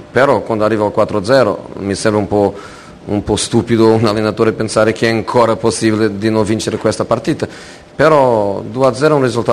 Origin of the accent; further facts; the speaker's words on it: Portugal; Italian is a second language; Io per esempio ieri parlavo con i miei, nel mio paese abbiamo una squadra